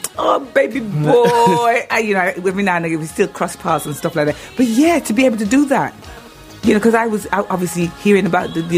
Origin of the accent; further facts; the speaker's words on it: Birmingham, West Midlands, United Kingdom; but I come from Birmingham.